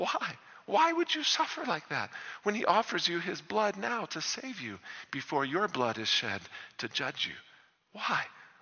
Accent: United States; as for some of us growing up in the States.

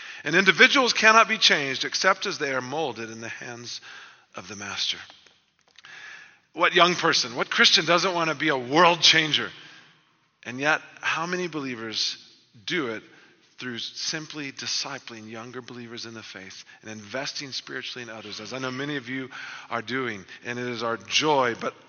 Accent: Texas, United States; And I was caught up in the usual activities of a Baptist church at the time where I grew up outside of Houston in Texas

